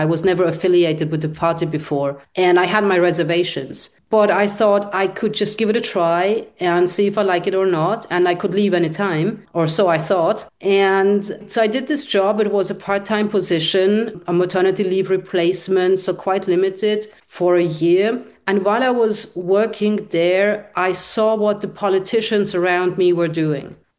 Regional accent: Austria; also born or lived in Hungary; I was born in Hungary. My mother is Hungarian. My father is Egyptian. I grew up in Austria.

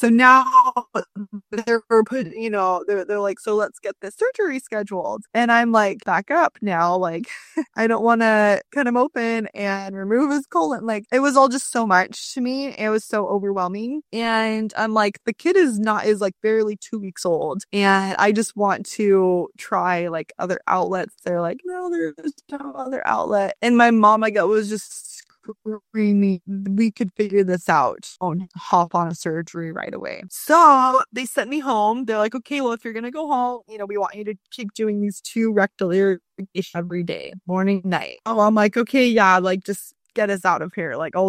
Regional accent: Arizona, United States; I'm from Arizona, and I have like a team of naturopathic doctors in Arizona.

